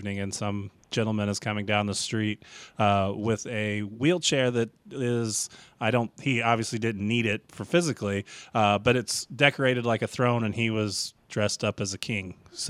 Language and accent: English; St. Louis, Missouri, United States; moved away as an adult; now in New Orleans, United States; I'm originally from St. Louis and I've lived here for 6 years now.